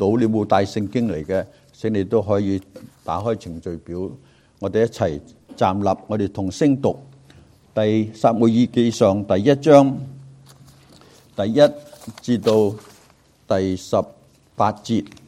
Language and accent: Cantonese; Guangdong, China; 因为我哋广东人讲国语，即系讲到条脷都打晒裂，好唔方便。